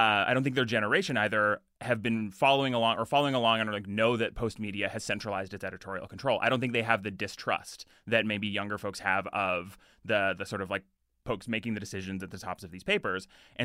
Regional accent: Edmonton, Alberta, Canada; We grew up in Edmonton every single day.

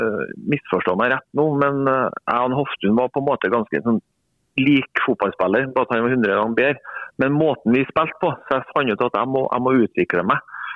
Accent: Trøndelag, Norway; Men jeg er jo trønder

